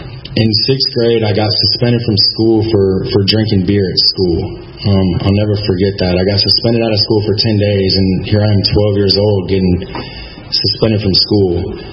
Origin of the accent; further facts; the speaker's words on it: Atlanta, Georgia, United States; born there; I was born on September 8th, 1983, right here in Atlanta, Georgia, Northside Hospital.